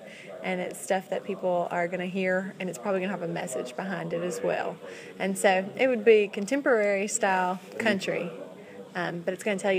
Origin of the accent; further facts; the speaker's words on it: Red Lick, Mississippi, United States; I'm from Red Lick, where nobody knows where that is, but it's a small place in Mississippi near Natchez.